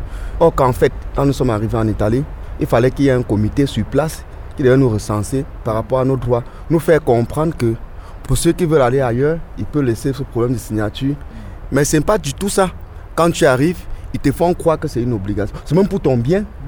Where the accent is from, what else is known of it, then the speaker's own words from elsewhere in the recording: Cameroon; Puisque je suis Camerounais, chez nous, il y a les langues maternelles